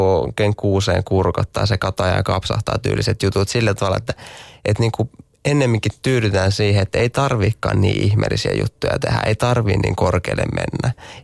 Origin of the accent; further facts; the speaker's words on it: Multia, Central Finland, Finland; Multiahan on tunnettu tämä paikka, mistä mä oon kotoisin